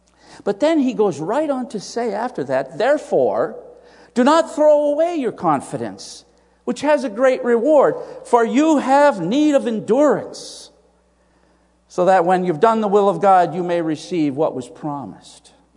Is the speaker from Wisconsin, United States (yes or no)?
yes; Wisconsin, United States; I might have mentioned this before here, but I grew up in Wisconsin during the 1960s, the glory years of Green Bay football